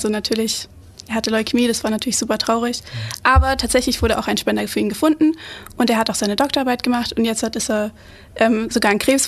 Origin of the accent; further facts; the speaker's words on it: Munich, Bavaria, Germany; now in Ulm, Germany; Ich bin 21 Jahre alt. Ich komme eigentlich aus München und ich studiere jetzt Medizin im vierten Semester in Ulm.